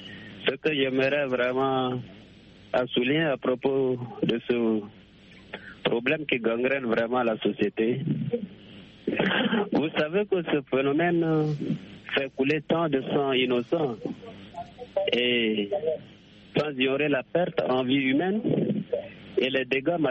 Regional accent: Chad; telle que chez nous au Tchad maintenant

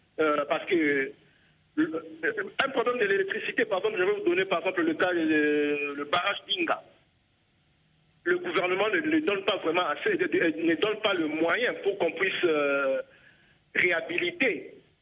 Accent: Kinshasa, DR Congo; Non, je viens de Kinshasa.

